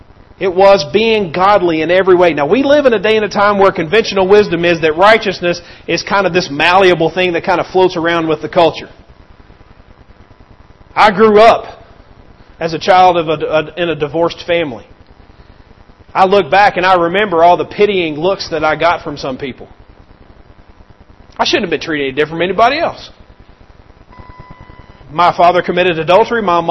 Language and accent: English; Kentucky, United States; I was raised in Kentucky, so my baseball team growing up was the Cincinnati Reds.